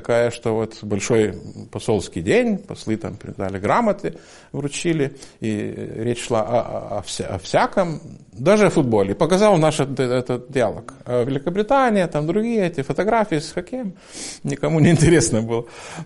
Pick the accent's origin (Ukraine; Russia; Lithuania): Lithuania; А вы откуда? Я говорю, вот из Литвы.